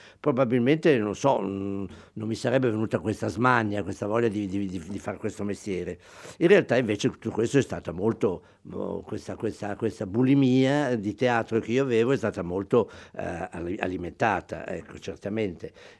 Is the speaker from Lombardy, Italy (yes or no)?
yes; Milan, Lombardy, Italy; io vivevo a Milano, sono nato a Milano, vivevo lì